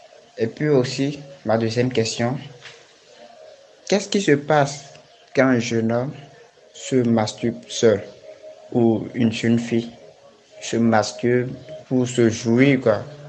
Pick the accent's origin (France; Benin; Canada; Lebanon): Benin; j'ai 16 ans et je suis de l'Afrique au Bénin.